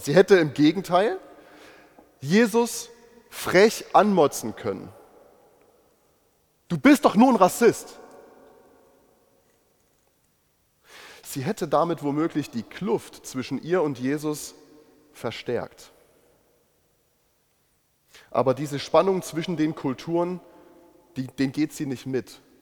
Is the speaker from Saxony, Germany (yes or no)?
yes; Saxony, Germany; die ich als Kind in der Nachwendezeit in meiner sächsischen Heimat gehört habe.